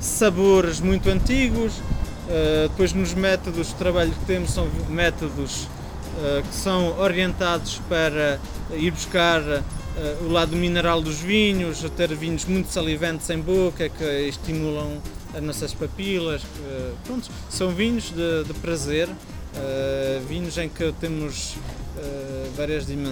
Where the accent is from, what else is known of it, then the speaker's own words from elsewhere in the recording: Paris, Île-de-France, France; eu nasci em Paris, cresci em Paris e vinha sempre no verão de férias para ali, que era ali que tinha minhas avós, meus primos